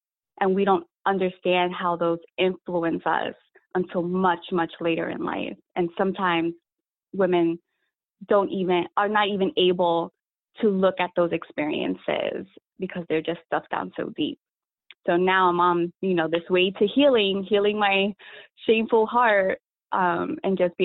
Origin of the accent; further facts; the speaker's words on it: New York tri-state area, United States; Yeah, so I grew up in New York, New Jersey area, tri-state area. I've been a commuter all my life, living in Jersey, having my career and schooling in New York.